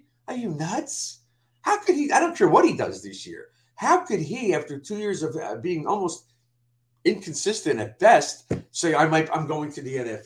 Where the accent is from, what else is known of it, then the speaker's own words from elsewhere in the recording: Newark, New Jersey, United States; I don't want to say it's analogous to me growing up in Newark, but we were poor.